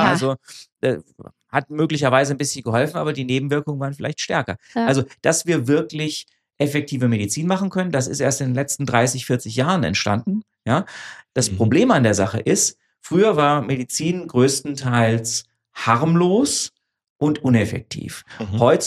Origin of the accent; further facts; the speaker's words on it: Frankfurt, Hesse, Germany; aber ich bin ja Frankfurter, insofern war das klar, dass ich nach Frankfurt will.